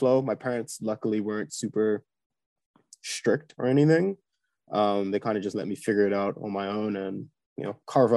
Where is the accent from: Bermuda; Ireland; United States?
Bermuda; You know, I grew born and raised in Bermuda, more or less just went to school there.